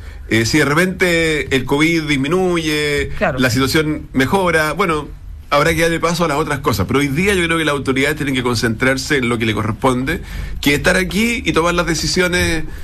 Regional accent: Portezuelo, Ñuble, Chile; mi tierra es Portezuelo. Portezuelo es una comuna, bueno, ustedes la conocen, como a 30 kilómetros de Chillán hacia la costa, digamos. Valle Litata, Secano Costero.

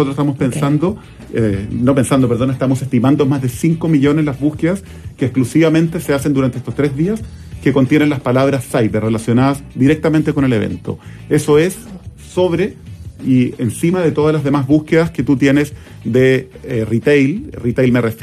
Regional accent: Chile; hemos ido migrando nuestro comportamiento como chilenos

